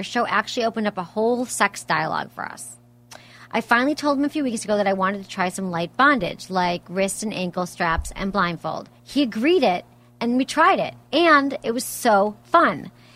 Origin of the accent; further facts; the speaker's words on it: Michigan, United States; I know you're in Wisconsin. I'm from Michigan.